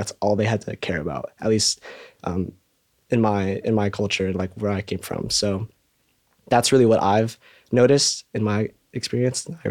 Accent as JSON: {"language": "English", "country": "Philippines", "said": "I'm Filipino. My mom was raised in Gimbal. It's a southern province."}